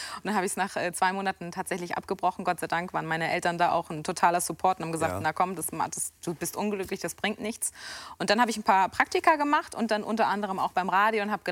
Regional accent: Schleswig-Holstein, Germany; Deswegen bin ich schon früh damit groß geworden, fand das immer aufregend. Bei uns in Schleswig-Holstein war es damals

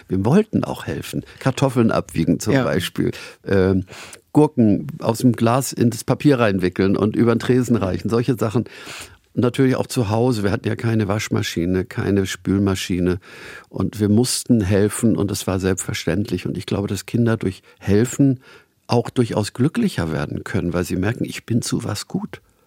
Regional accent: Hamburg, Germany; Ich bin in Winterhude aufgewachsen, in der Semperstraße.

